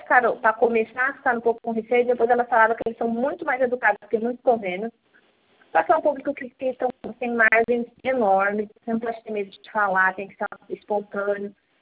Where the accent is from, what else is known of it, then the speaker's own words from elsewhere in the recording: Araçatuba, São Paulo, Brazil; Eu sou de Araçatuba.